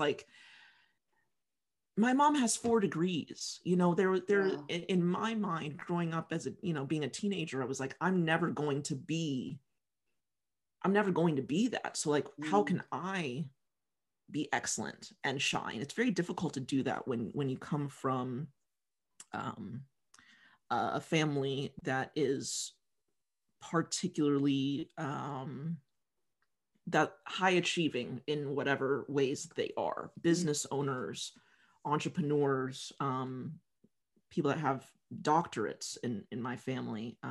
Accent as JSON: {"language": "English", "country": "United States", "tie": "born or raised there", "said": "as a Black woman growing up in the United States and growing up with my family in particular"}